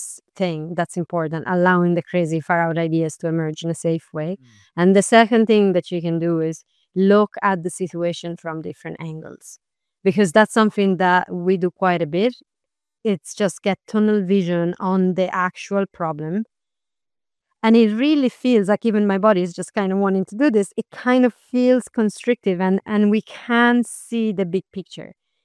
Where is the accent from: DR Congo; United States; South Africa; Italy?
Italy; Florence, Tuscany; English is a second language; Like, literally, I'm from Florence.